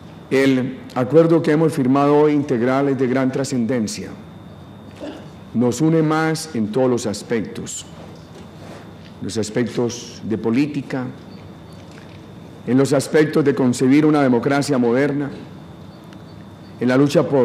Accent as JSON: {"language": "Spanish", "country": "Colombia", "said": "Sentí mucha emoción como colombiano"}